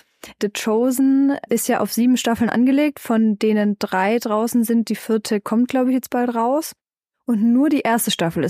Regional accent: Stuttgart, Baden-Württemberg, Germany; Ich bin so Stuggi und so, aber auch so meine Heimat

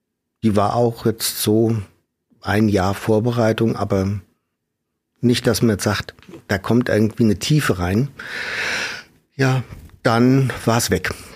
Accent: Wiesbaden, Hesse, Germany; Ich komme ursprünglich aus Wiesbaden. Dann kam ich in die evangelische Kirche.

